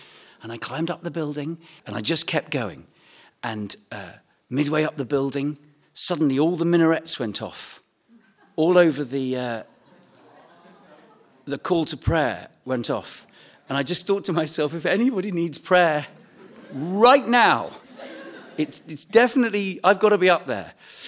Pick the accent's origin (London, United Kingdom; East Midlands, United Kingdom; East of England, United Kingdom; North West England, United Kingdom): East of England, United Kingdom; I'm from East Anglia. We don't have any hills in East Anglia. It is famously flat. As an East Anglian, anything above 1 meter above sea level makes me nervous.